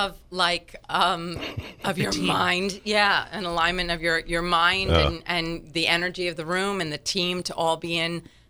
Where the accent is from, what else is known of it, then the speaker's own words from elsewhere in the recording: New Jersey, United States; now in London, United Kingdom; I grew up in New Jersey. I'm a Jersey girl.